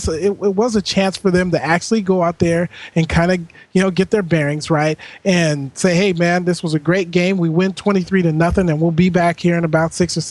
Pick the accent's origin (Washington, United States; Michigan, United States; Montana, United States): Washington, United States; you and I growing up in the Pacific Northwest